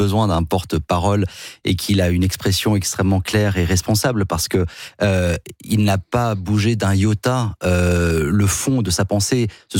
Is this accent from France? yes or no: yes; France; nous, on réagit en tant que Français